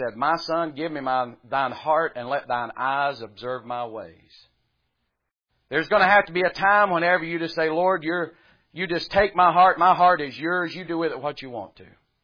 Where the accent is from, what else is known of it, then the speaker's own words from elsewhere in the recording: North Carolina, United States; And just because I'm from North Carolina, that don't mean I can preach.